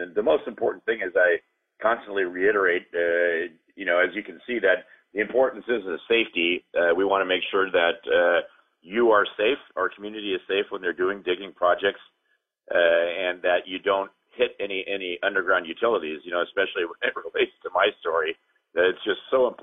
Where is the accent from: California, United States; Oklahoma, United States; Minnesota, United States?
California, United States; Los Angeles; No, I'm in Los Angeles.